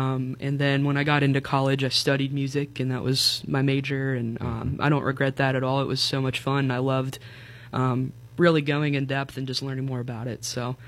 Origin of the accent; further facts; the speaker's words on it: Dayton, Ohio, United States; also born or lived in Chattanooga; now in Butler, United States; so I'm originally from Dayton, Ohio. That's where I grew up.